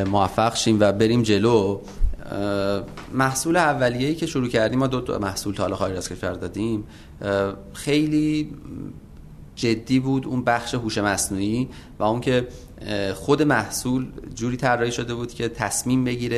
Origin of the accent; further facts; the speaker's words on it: Iran; born there; حالا ما تو ایران به دنیا اومدیم